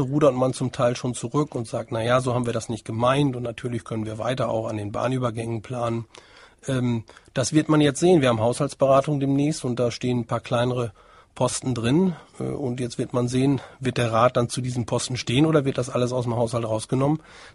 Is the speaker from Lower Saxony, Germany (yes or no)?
yes; Oldenburg, Lower Saxony, Germany; Also Trümpfe haben wir relativ wenig im Ärmel als Oldenburger